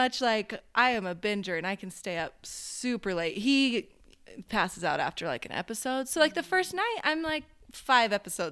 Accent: Oregon, United States; moved away as an adult; now in Utah, United States; But I grew up in Oregon, and that's where the Tillamook Cheese Factory is, and I've been many, many times.

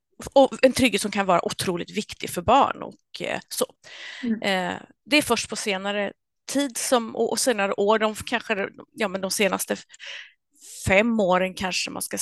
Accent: Örebro County, Sweden; now in Värnamo, Sweden; Och jag är uppvuxen i Örebro-trakten och jag är född in i frikyrkligheten som så många av oss är ju.

